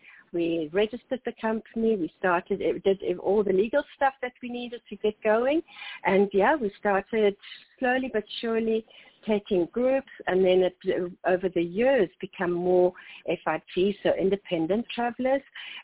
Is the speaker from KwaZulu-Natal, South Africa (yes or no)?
yes; KwaZulu-Natal, South Africa; And I grew up in Natal, KwaZulu-Natal, on a farm, and I spoke Zulu to the local people.